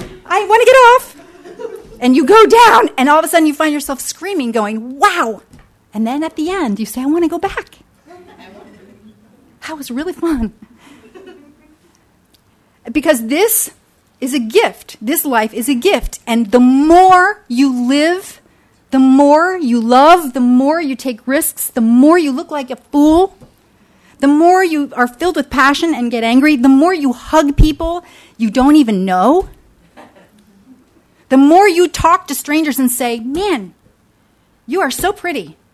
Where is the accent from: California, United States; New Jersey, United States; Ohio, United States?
New Jersey, United States; born there; I didn't even know country music when I was born in South Jersey. Nobody in South Jersey listened to country music back then.